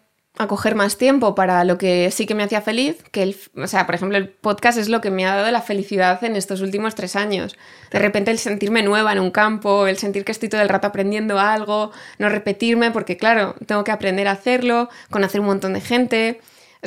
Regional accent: Madrid, Community of Madrid, Spain; yo no quiero volver a Usera, a ese barrio gris, en esa casa fría donde no se podía poner la calefacción.

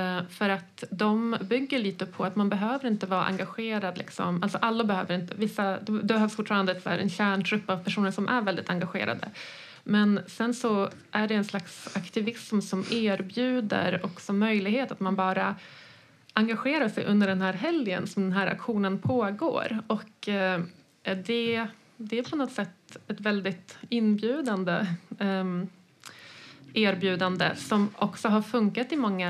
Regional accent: Poland; Jag är från Polen och jag har varit där på flera reportageresor på sistone.

